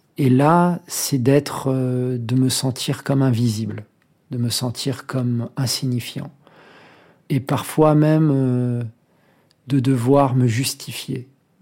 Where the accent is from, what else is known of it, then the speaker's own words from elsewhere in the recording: France; also born or lived in Bujumbura, Burundi; Et j'avais le passeport français. Enfin, c'était... voilà, je suis français, j'étais français, mon père était français. Comme je disais, j'ai grandi dans la culture française, la culture rwandaise.